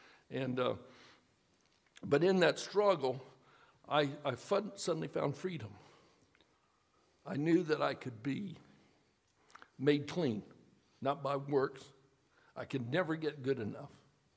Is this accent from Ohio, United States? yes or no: no; Emporia, Kansas, United States; also born or lived in Lawrence; I grew up here in Emporia. I was born in Lawrence, but I grew up here.